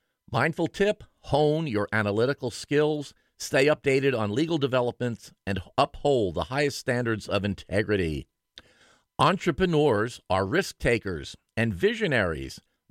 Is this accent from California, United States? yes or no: no; New York, United States; My hometown out Long Island, yeah. The library we had was in an old house, one of those old mansions